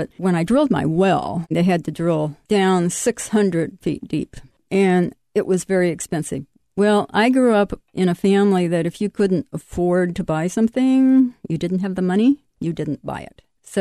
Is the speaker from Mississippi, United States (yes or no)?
no; Iowa, United States; born there; I was born in Iowa on a farm. I have 2 brothers, and actually I started riding horses when I was 5.